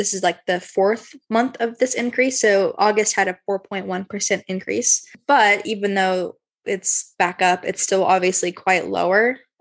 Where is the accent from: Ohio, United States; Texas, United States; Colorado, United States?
Texas, United States; maybe I'm biased because I'm from Texas